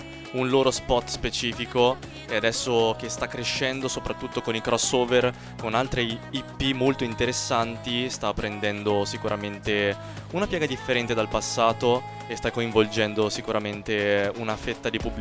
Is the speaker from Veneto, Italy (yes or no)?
no; Milan, Lombardy, Italy; Sì, sono nato e cresciuto a Milano.